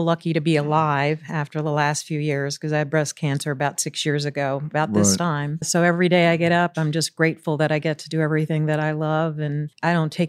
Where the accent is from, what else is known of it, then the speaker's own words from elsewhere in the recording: the South, United States; I just guess growing up in the South, you know, growing up especially with two sisters who were 9 and 15 years older